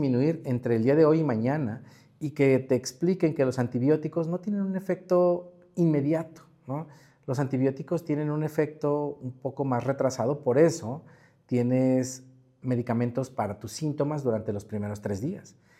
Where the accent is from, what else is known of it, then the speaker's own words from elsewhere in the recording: Mexico; nosotros como mexicanos, la verdad es que somos muy tendientes al efecto placebo porque somos una población creyente, totalmente. Entonces, somos una población de fe.